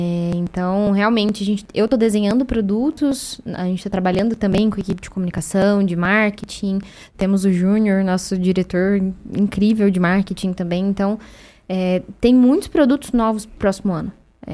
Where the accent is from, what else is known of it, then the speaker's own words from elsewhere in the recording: Brasília, Federal District, Brazil; Eu venho de Brasília, lá não tem esse envolvimento do clube